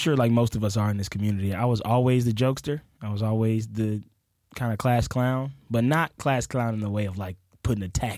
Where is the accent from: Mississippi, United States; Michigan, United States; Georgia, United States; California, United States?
Mississippi, United States; Pascagoula; born there; I was born in Mississippi, Pascagoula, Mississippi. I am one of very few improvisers from Mississippi.